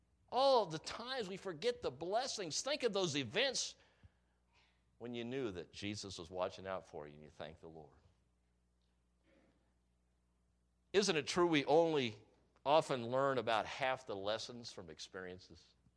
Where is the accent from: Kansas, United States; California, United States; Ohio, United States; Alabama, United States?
Kansas, United States; And I was raised in Kansas, and those, we like to kill sparrows for fun.